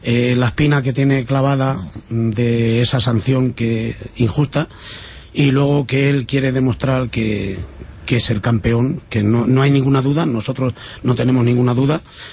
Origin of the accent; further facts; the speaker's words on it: Spain; lo que somos deportistas, no, y somos españoles, claro.